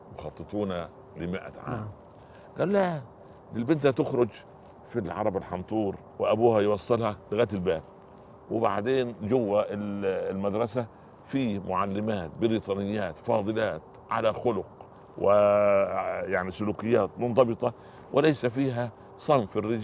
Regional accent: Upper Egypt, Egypt; أنا جيت من الصعيد مولانا إلى القاهرة ولقيت الملابس القصيرة

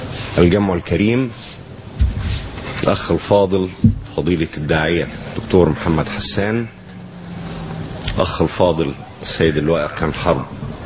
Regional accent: Port Said, Port Said Governorate, Egypt; نحن جميعا أبناء بورسعيد على قلب رجل واحد إن شاء الله

